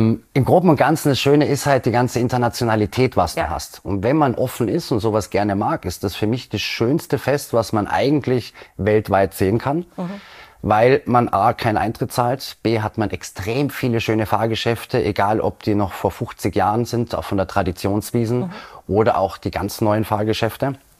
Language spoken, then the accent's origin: German; Austria; Jeder kennt das Dorffest oder Zeltfest bei uns in Österreich